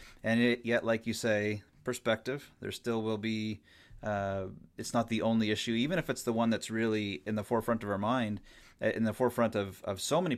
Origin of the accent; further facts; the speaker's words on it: Ontario, Canada; I come from the Ottawa Valley in Canada